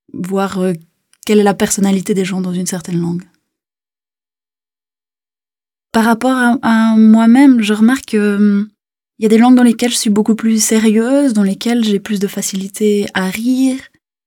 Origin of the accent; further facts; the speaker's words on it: Jura, Switzerland; also born or lived in La Chaux-de-Fonds / Geneva / India; j'ai 26 ans, je suis étudiante. J'ai grandi dans le Jura, donc dans le Jura suisse, dans les Franches Montagnes même. Et après, je suis partie sur Chaux-de-Fonds, puis sur Genève, donc l'accent du français a évolué avec ça aussi un peu.